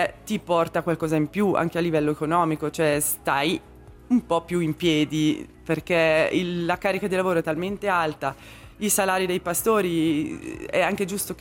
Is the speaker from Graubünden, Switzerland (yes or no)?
yes; Graubünden, Switzerland; also born or lived in French Switzerland; Vabbè, io sono cresciuta in Valcalanca, sì. Ma sono tornata poi nel 2012. Ero partita per 10 anni in Svizzera francese, sì.